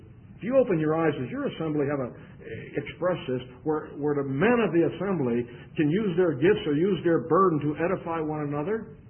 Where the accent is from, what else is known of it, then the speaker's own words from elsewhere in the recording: Pittsburgh, Pennsylvania, United States; but I grew up in Pittsburgh, so guess which one I'm going to use.